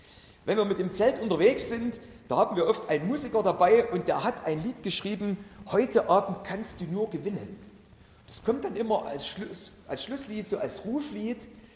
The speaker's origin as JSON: {"language": "German", "region": "East Germany", "country": "Germany", "tie": "born or raised there", "said": "Zu DDR-Zeiten, wo ich groß geworden bin"}